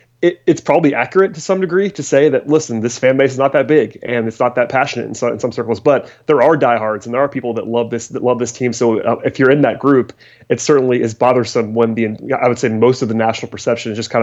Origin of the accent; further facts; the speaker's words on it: Atlanta, Georgia, United States; I grew up in Atlanta and basically was a Hawks fan for the duration.